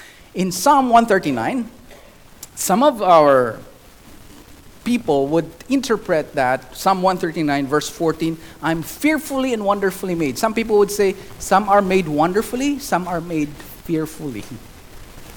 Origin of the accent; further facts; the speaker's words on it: Philippines; now in United States; I am a Filipino with a lot of Chinese blood running in my system. I'm from the Philippines, and now I live in the United States.